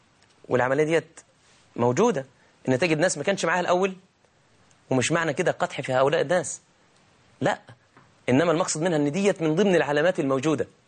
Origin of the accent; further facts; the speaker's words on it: Egypt; احنا عندنا في مصر كده